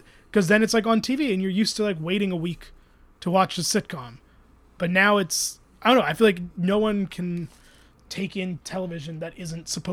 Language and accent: English; Toronto, Ontario, Canada; Yeah, I grew up on the Danforth, so I put the … on there.